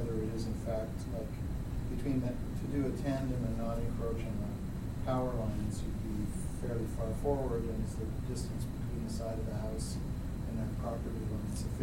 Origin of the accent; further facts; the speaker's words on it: Canada; I keep saying hydro, and that's because I'm from Canada originally